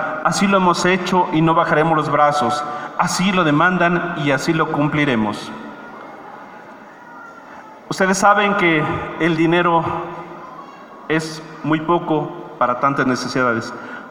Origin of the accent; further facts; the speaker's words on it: Jalacingo, Veracruz, Mexico; Aprovecharé este tiempo que Dios y el pueblo de Jalacingo me dio para servirle a mi tierra.